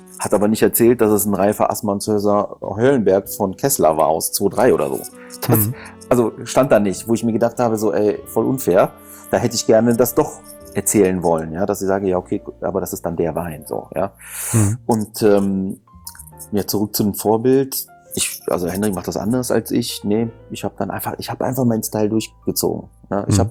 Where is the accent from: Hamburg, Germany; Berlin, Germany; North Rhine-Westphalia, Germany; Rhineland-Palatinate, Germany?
North Rhine-Westphalia, Germany; Düsseldorf; Nee, ich bin Düsseldorfer.